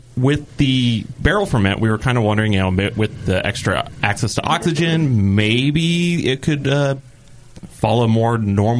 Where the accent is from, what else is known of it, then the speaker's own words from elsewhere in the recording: Arizona, United States; now in Oregon, United States; No, I'm from Arizona originally